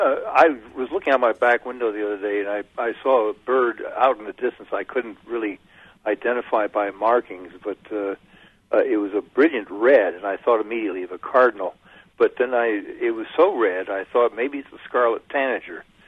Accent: Connecticut, United States; I hadn't seen a tanager since I was a boy growing up in Connecticut, and it was just really quite a thrill.

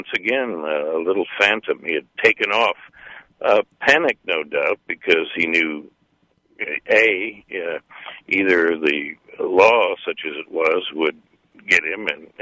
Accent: Missouri, United States; now in Oklahoma, United States; I grew up in Missouri, a great outlaw state.

